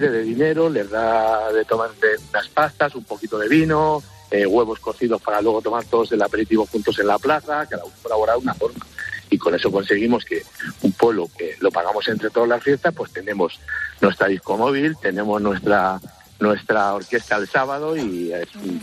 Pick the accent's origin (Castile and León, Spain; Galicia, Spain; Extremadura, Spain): Castile and León, Spain; Segovia; Yo soy de Segovia y nos juntamos allí.